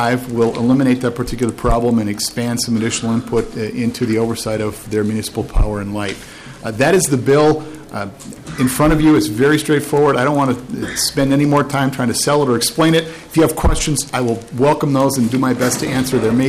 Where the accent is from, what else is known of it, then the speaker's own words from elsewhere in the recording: Stacy, Minnesota, United States; That's where I grew up, in Chisago County. Stacy is my hometown.